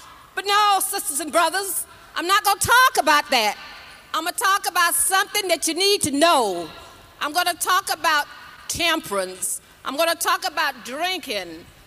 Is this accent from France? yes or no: no; Miami, Florida, United States; born there; I'm very proud that I was born in Miami.